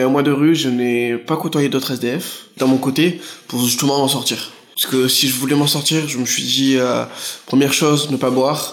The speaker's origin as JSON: {"language": "French", "town": "Marseille", "region": "Provence-Alpes-Côte d'Azur", "country": "France", "said": "j'ai 21 ans, je viens de Marseille."}